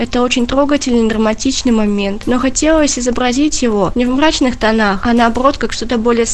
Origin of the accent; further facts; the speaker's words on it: Smolensk Oblast, Russia; я сама из Смоленской области и прохожу обучение в Ленинградском государственном университете имени Пушкина, но до этого я получила образование в Ивановской области, в поселке Палех